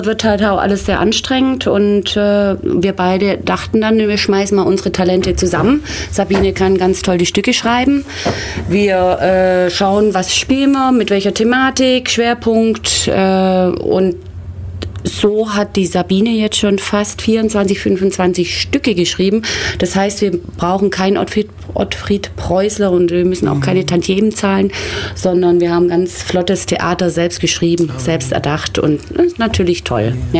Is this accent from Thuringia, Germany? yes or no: no; Biberach, Baden-Württemberg, Germany; born there; also ich komme gebürtig aus Biberach